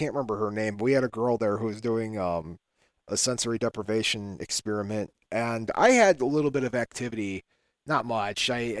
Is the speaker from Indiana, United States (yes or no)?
yes; Whiting, Indiana, United States; I grew up in Whiting, right? And I was at the core central of the bad air quality.